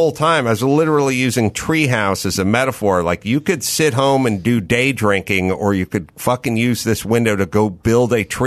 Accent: North Hollywood, California, United States; back in the day when I grew up in North Hollywood, this place called Mighty Muffler and another place called Magic Muffler.

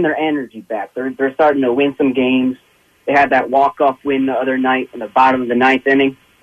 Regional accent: Carneys Point, New Jersey, United States; From Carney's Point, New Jersey.

